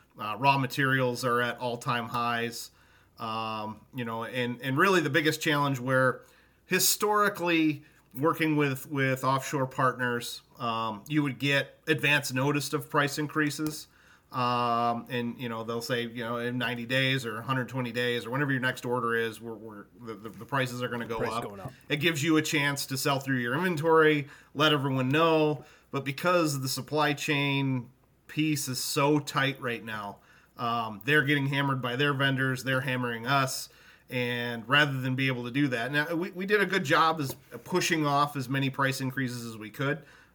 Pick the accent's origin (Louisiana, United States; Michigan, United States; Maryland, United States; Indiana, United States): Michigan, United States; my fantasy football team has always been the Flint Town Raging Donkeys because I am from Michigan.